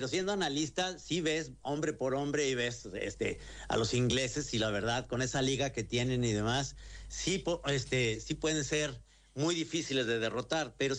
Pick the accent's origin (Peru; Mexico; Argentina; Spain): Mexico; Guadalajara, Jalisco; yo como soy de aquí de Guadalajara y mi equipo es el Atlas y todos somos pro-argentinos